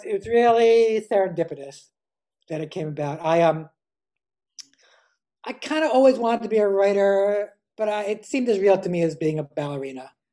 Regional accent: New York City, New York, United States; And I grew up in Morningside Heights. I was born in 1964.

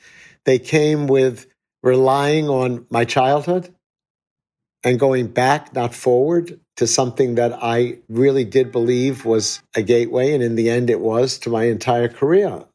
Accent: New York, United States; I was acting as a New Yorker, respecting and demonstrating the values of our great city.

